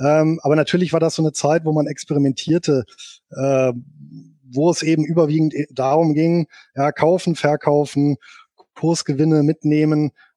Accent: Bonn, North Rhine-Westphalia, Germany; Geboren bin ich hier in Bonn und aufgewachsen, und ja, bin verheiratet, habe zwei Kinder

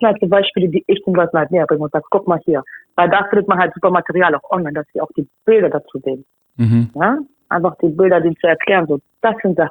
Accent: Hamburg, Germany; Ich bin Hamburgerin.

